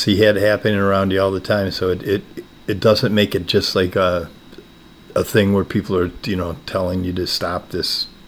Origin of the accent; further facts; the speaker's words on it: Buffalo, New York, United States; I know, growing up in Buffalo in the cold and that, and being a million miles away from, you know, any real film or television taking place